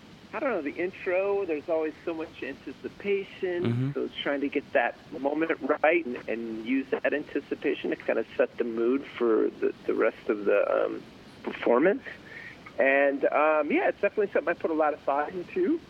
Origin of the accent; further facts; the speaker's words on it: Chicago, Illinois, United States; now in California, United States; I was a kid growing up in Chicago. I thought everybody was into house music like we were.